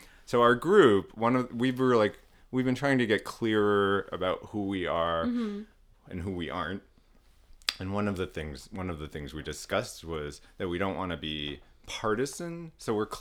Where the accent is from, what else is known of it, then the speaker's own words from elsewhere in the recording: Connecticut, United States; I'm from New England, so it was not much of a thing in Connecticut. But when I moved out here, it's a thing.